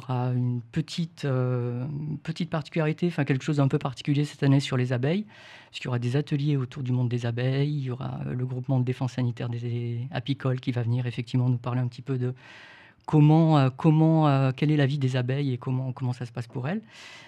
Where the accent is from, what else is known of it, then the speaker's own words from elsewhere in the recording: Saint-Marcel-lès-Valence, Auvergne-Rhône-Alpes, France; je suis né dans la Drôme. Il y a quelques années, donc j'ai toujours vécu à Saint-Marcel-les-Valences